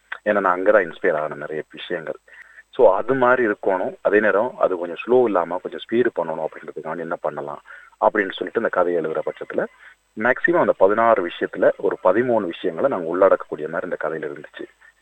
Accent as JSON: {"language": "Tamil", "town": "Batticaloa", "region": "Eastern Province", "country": "Sri Lanka", "tie": "born or raised there", "said": "நான் வந்து பிறந்து வளர்ந்தது பெட்டிகலோ, ஸ்ரீலங்காவில் பிறந்தது."}